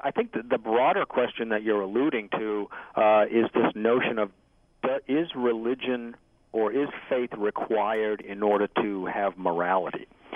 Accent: New England, United States; also born or lived in New York; I grew up in New England in a Baptist church, and did that for till probably early teens.

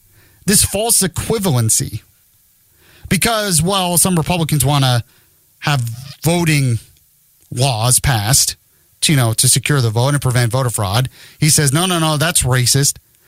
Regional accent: Orlando, Florida, United States; Maybe it's because I'm from Orlando and, you know, we don't have a usual winter down there in Orlando.

